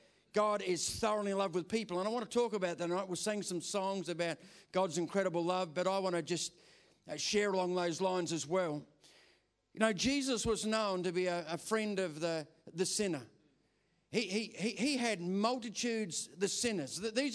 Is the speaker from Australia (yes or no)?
yes; Tasmania, Australia; But I grew up in Tasmania on the northwest coast on a farm, right? So I was a little church boy.